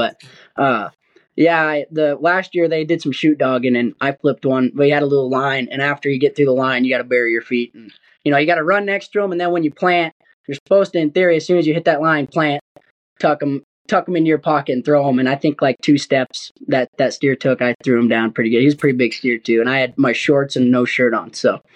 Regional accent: Gillette, Wyoming, United States; New Year's Eve Buck and Ball in Gillette, Wyoming. That's my hometown.

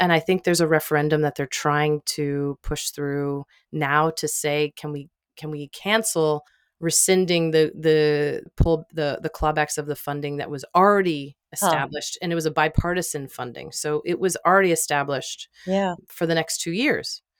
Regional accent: United States; So I do sometimes have to catch myself as an American, as an Italian American, of like, I just want to grab you, you know?

